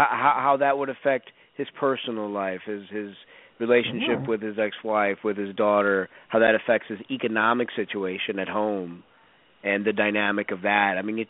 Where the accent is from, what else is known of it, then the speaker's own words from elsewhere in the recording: Chicago, Illinois, United States; And trust me, I'm from Chicago, and these cousins do not hold back.